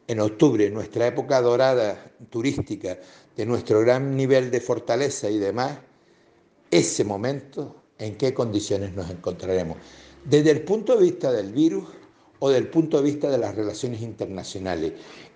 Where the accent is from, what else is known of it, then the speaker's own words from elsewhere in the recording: Canary Islands, Spain; como canario